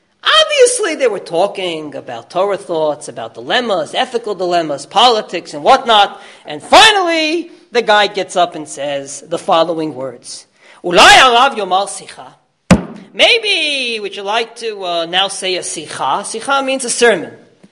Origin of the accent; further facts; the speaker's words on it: United States; As you know, I can do that. I come from America.